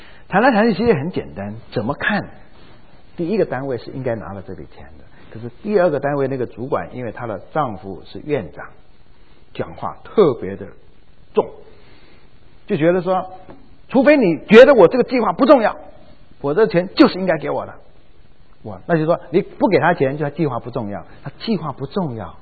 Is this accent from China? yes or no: no; Taiwan; 那尤其台湾来的，我们台湾人是从小就读圣贤书的